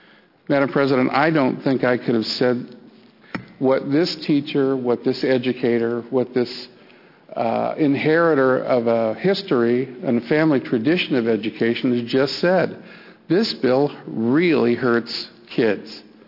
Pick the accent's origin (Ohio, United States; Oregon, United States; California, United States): Oregon, United States; Bend; I grew up in Bend when it was a small community. My parents were teachers in Bend for 30 years.